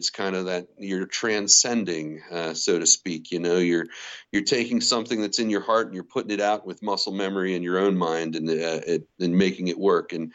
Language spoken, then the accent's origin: English; Scottsdale, Arizona, United States; I'm from Scottsdale, so.